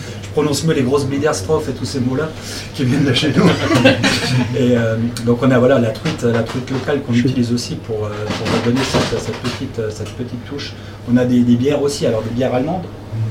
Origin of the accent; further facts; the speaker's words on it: Forbach, Grand Est, France; born there; mon département natal qui est la Moselle. Je suis né à Forbach en 70